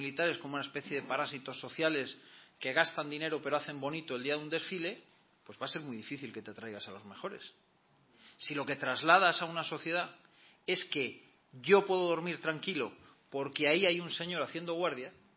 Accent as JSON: {"language": "Spanish", "country": "Spain", "said": "yo como español me siento muy orgulloso de lo que han hecho nuestras fuerzas en el exterior"}